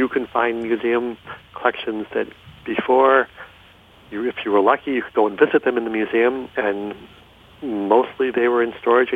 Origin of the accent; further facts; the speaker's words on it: Philadelphia, Pennsylvania, United States; I do. I grew up in Philadelphia.